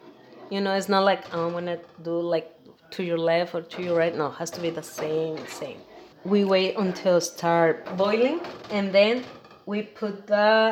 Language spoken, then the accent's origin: English; Jalisco, Mexico; Like, I'm from Jalisco, so we make mole